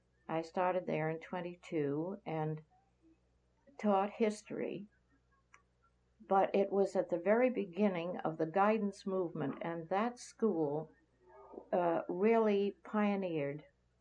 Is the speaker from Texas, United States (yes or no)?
no; Maplewood, New Jersey, United States; Well, I was born in Maplewood, New Jersey, and grew up there in a middle-class family.